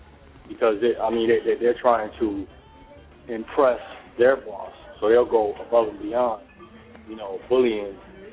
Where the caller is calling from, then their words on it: New York, United States; Oh, I'm calling from New York.